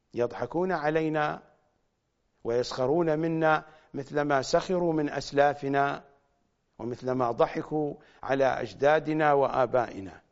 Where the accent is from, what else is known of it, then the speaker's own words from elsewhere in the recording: Iraq; accent: Iraqi; ولكن بلهجتنا العراقية نقول عن الفك فتش